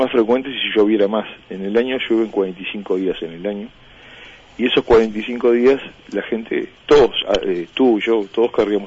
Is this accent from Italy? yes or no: no; Uruguay